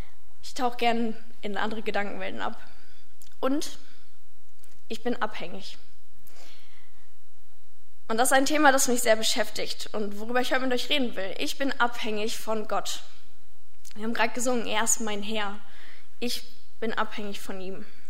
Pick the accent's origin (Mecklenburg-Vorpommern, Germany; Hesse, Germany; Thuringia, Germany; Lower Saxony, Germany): Lower Saxony, Germany; Emden; now in Oldenburg, Germany; Ich komme aber ursprünglich aus Emden. Also ich bin im wunderschönen Ostfriesland geboren und liebe deswegen auch manchmal sehr das graue Wetter